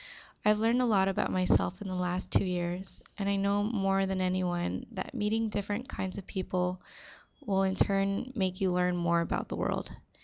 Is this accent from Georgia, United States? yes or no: yes; St. Mary's, Georgia, United States; born there; also born or lived in Spain / Guam / Maryland / Yokosuka, Japan; now in San Diego, United States; I was born in St. Mary's, Georgia, then moved every 3 or 4 years from Georgia, and then we moved to Spain, then to Guam, then Maryland, then Yokosuka, Japan, and now San Diego.